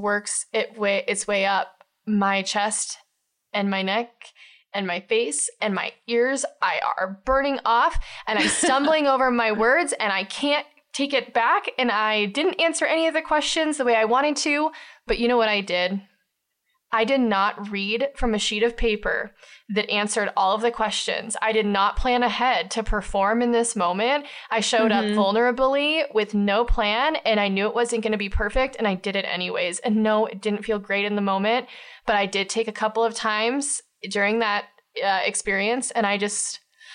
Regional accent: Eugene, Oregon, United States; And I'm recording and I'm like, hey … from Eugene, Oregon.

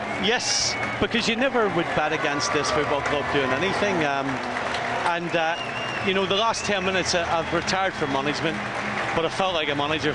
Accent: Belfast, Northern Ireland, United Kingdom; I'm from Belfast.

